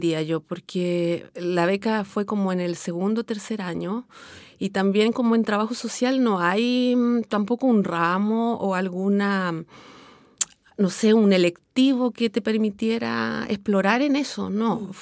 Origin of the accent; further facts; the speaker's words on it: Santiago, Santiago Metropolitan Region, Chile; born there; yo nací en Santiago y que mis padres fueron migrantes mapuches, vinieron del sur a trabajar a la capital. Entonces nosotros nacimos acá sin saber mucho de nuestra mapuchicidad, digamos.